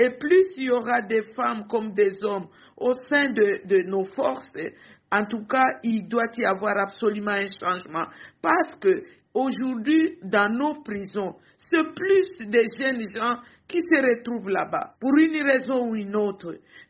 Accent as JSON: {"language": "French", "country": "DR Congo", "said": "Je suis de la RDC"}